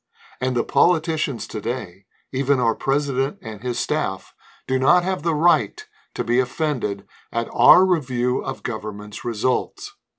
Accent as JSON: {"language": "English", "region": "Pennsylvania", "country": "United States", "tie": "born or raised there", "said": "including my home state of Pennsylvania"}